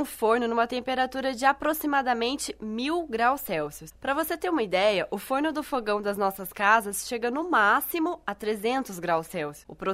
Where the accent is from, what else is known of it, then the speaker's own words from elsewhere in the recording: Ourinhos, São Paulo, Brazil; eu estava lá na minha cidade, aproveitei para conversar com um dos guardas que fazia uma ronda no cemitério municipal de Ourinhos, que fica lá em São Paulo.